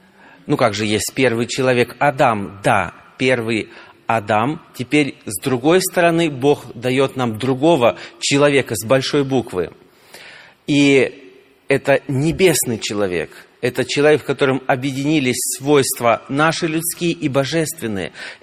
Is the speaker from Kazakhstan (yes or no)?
no; Zheleznogorsk, Kursk Oblast, Russia; Я приехал из Железногорска. Это Курская область нашей большой страны, небольшой городок, где есть дружная, сильная церковь, около 300 членов.